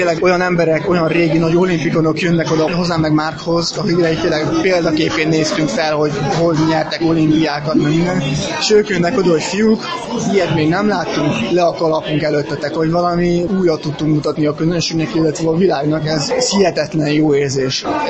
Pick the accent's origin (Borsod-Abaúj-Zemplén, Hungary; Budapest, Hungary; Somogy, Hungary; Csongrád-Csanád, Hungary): Csongrád-Csanád, Hungary; Szeged; tényleg igazi szegedi vagyok. Tehát világéletemben a szegedi vízitelep 1 kilométeres körzetében laktam